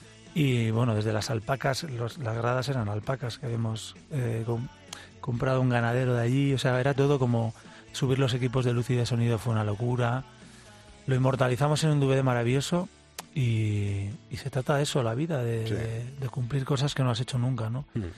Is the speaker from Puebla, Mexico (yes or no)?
no; Reynosa, Tamaulipas, Mexico; Mi mujer contrató a una ronda de folclore de mi tierra, de Reynosa, y vinieron hasta aquí